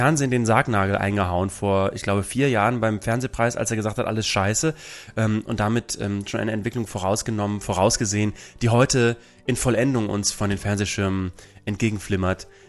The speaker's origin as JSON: {"language": "German", "country": "Germany", "said": "Wir Deutschen sind so unzufrieden."}